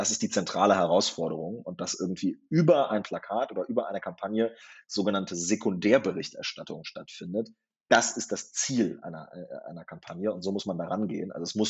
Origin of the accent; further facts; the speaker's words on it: Lower Saxony, Germany; ich war 13 und ich bin auf dem Dorf aufgewachsen in Niedersachsen.